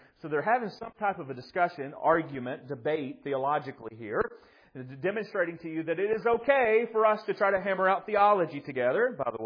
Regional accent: Watertown, United States; I'm from Watertown. There's more than one.

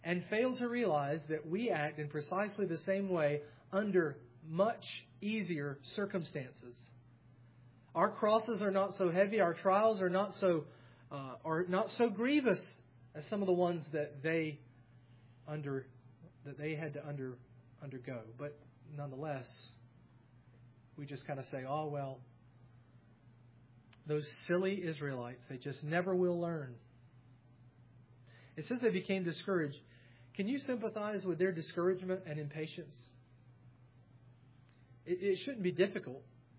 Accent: Savannah, Georgia, United States; I'm from Savannah

